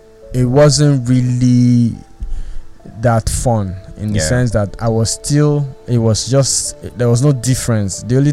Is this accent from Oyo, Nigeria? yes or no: no; Lagos, Nigeria; also born or lived in Aba; I had moved from Aba because I was born in Aba.